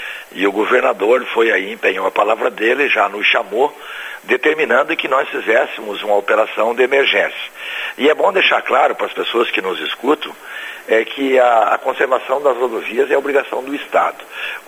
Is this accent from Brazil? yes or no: yes; Curitibanos, Santa Catarina, Brazil; como diz o caboclo da minha terra ali de Curitibanos